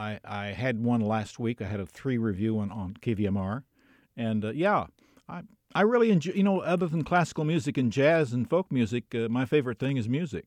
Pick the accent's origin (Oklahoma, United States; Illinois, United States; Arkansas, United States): Oklahoma, United States; Tulsa; I started doing them on a classical radio, commercial radio station in Tulsa, Oklahoma, where I'm from